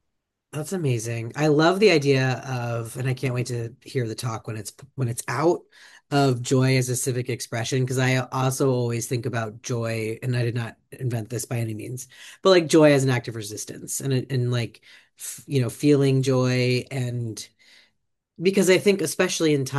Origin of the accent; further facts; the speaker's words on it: Midwest, United States; I'm from the Midwest.